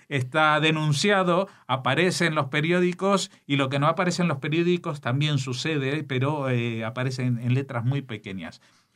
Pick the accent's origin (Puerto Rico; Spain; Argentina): Spain; nosotros como españoles